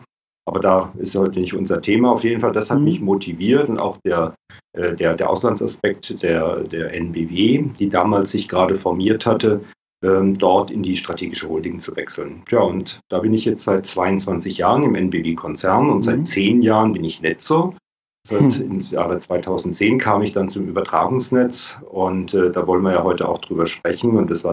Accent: Baden-Württemberg, Germany; komme aus der Nähe von Karlsruhe, lebe auch dort wieder. Mhm. Zwischendurch war ich mal in Berlin

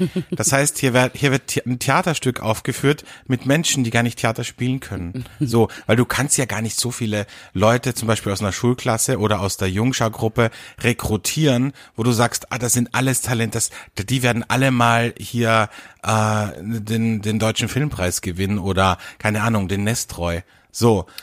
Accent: Austria; bei uns in Österreich ist halt ganz oft Karpfen oder Bratwurst mit Sauerkraut.

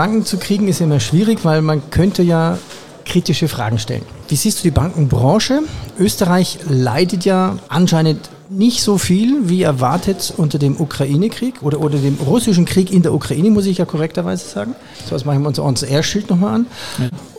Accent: Germany; Ich komme ja aus Deutschland

